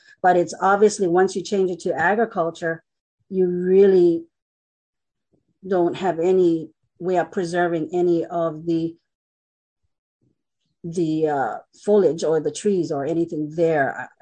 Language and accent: English; Pahoa, Hawaii, United States; I grew up in Pahoa, and the family always went down to Makuu. So back in the 60s, 70s, and part of the 80s, we spent our weekends there.